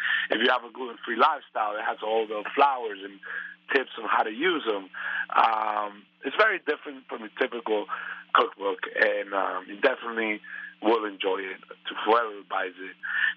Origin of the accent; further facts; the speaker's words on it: Colombia; I grew up in Colombia, but I have more of the Cuban flavor, but definitely the Colombian in me.